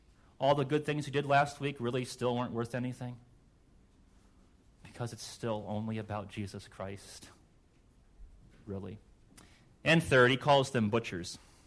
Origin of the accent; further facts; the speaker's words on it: York, Pennsylvania, United States; born there; I would rather have been born in York, Pennsylvania than Gary, Indiana.